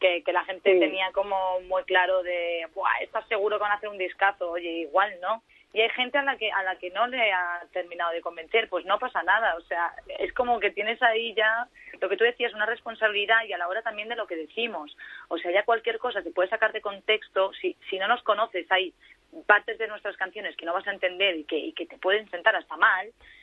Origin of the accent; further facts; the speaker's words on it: Aspe, Valencian Community, Spain; now in Madrid, Spain; Yo soy de Aspe. Uy, Aspe, Alicante, sí.